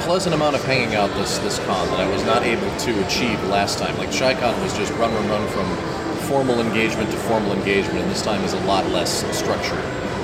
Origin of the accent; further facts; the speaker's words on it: Minnesota, United States; And I'm from the frosty north.